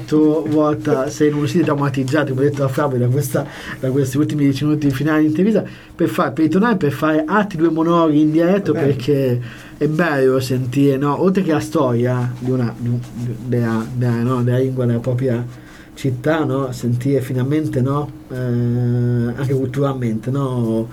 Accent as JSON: {"language": "Italian", "town": "Perugia", "region": "Umbria", "country": "Italy", "tie": "born or raised there", "said": "Mi scambio per toscano perché ho parente lontana in Toscana, però sono nato vissuto da sempre a Perugia, a San Marco."}